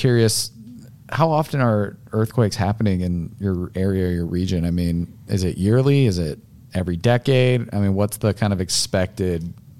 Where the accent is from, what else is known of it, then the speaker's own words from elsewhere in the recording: Nebraska, United States; We're from Nebraska, so you know we've got cornfields and flat land.